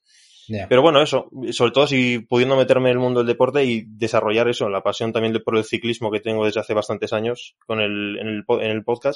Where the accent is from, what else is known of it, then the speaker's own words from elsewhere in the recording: Burgos, Castile and León, Spain; es un periódico de Burgos, que yo soy de Burgos